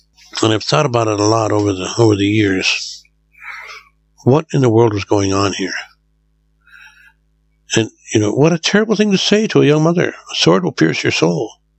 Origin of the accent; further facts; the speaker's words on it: Japan; I grew up in Japan, and it was a very peaceful society.